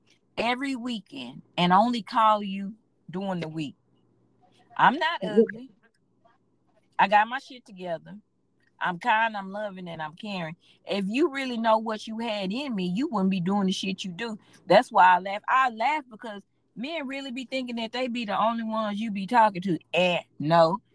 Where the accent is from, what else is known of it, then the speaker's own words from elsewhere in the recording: Houston, Texas, United States; But I'm from the hood. I'm from the ghetto. I'm from Fifth Ward, Texas. You can't be stuck up from the ghetto.